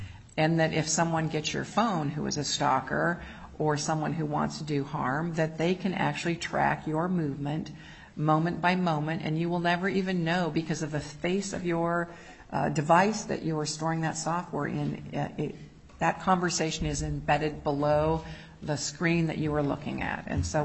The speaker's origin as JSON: {"language": "English", "town": "Eagle River", "country": "United States", "tie": "born or raised there", "said": "because I chose to order in my hometown, Eagle River, my frames."}